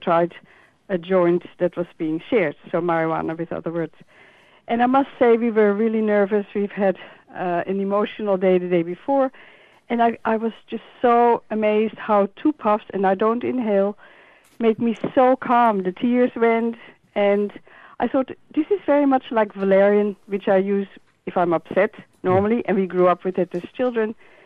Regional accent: Netherlands; now in Australia; I come from the Netherlands. I grew up there in the 60s and 70s, and I never used any drugs.

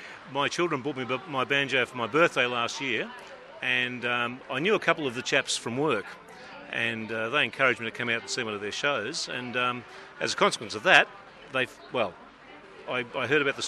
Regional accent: Traralgon, Victoria, Australia; from Traralgon.

